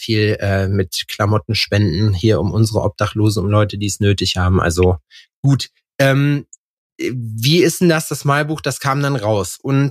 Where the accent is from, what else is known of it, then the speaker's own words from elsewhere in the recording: North Rhine-Westphalia, Germany; die ist aus Lüdenscheid. Das ist der Ort mehr oder weniger, wo ich herkomme. Kleines Nest daneben.